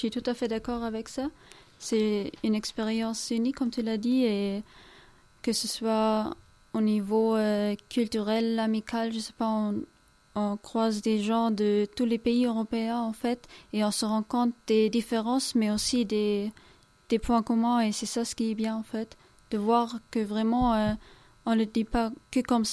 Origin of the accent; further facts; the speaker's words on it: Munich, Bavaria, Germany; French is a second language; je viens de Munich, en Bavière, en Allemagne.